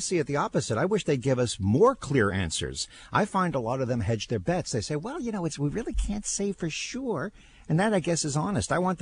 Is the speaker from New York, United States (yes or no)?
yes; New York, United States; also born or lived in Southern California / Florida / New England; I'm from New York. I've lived in New York. I've lived in Southern California. I've lived in Florida. But the longest place I've lived in my adult life, in my whole life, has been in New England.